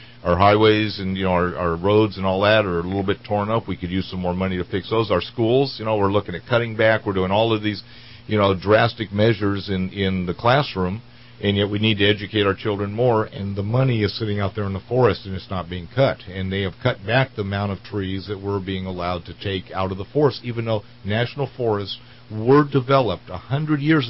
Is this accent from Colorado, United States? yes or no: yes; Colorado, United States; growing up in Colorado, we have property back there that's in the middle of that huge beetle kill